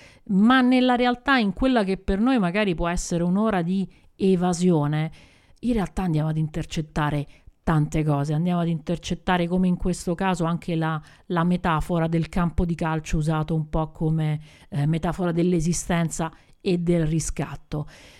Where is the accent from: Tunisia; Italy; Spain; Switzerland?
Italy; Rome, Lazio; Da romana dico alcune scene del film legate a Roma, alla città di Roma, sono veramente impressionanti.